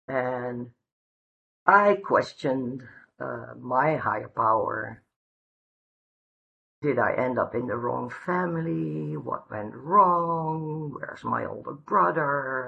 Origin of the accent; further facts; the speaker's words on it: Netherlands; I'm from the Netherlands, and we met in Berlin.